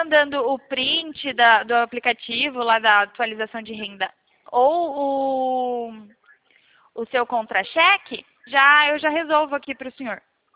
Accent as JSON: {"language": "Portuguese", "region": "São Paulo", "country": "Brazil", "said": "Eu sou de São Paulo."}